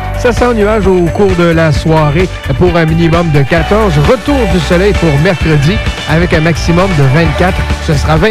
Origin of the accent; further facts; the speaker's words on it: Montmagny, Quebec, Canada; mais spécifiquement chez nous, à Montmagny, avec le groupe Alpha Montmagny, justement.